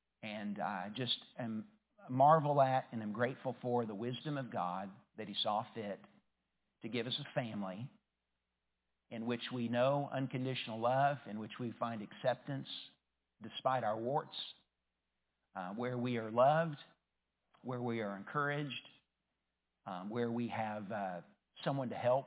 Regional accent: Tennessee, United States; also born or lived in San Diego, United States; I grew up in East Tennessee, but I was actually born in San Diego, California.

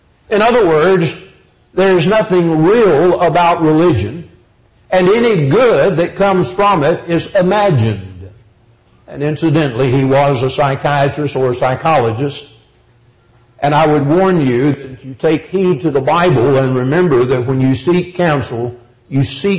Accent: Cordele, Georgia, United States; The other Sunday I was preaching in Cordele, Georgia, my hometown. But it is always good to be back home and to be with you.

